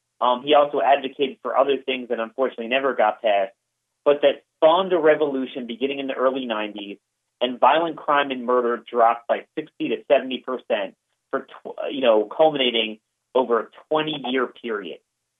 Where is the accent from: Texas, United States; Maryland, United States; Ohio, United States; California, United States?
Maryland, United States; In most states, like my home state of Maryland, the prison population is down 30%